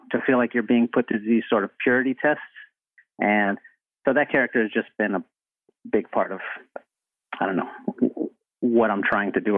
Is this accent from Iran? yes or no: no; San Antonio, Texas, United States; I grew up in South San Antonio, which is predominantly Hispanic.